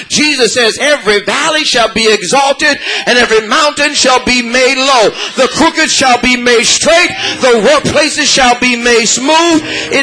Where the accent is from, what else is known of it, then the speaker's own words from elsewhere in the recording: Los Angeles, California, United States; Listen, I'm from South Central LA. I know what I'm talking about